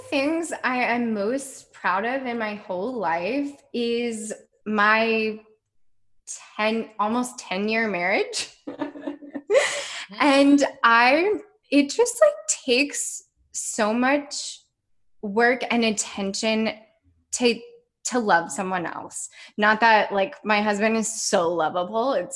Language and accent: English; Midwest, United States; I grew up in the Midwest, and like, there was not a lot of literacy about like understanding that your body knew what it needed.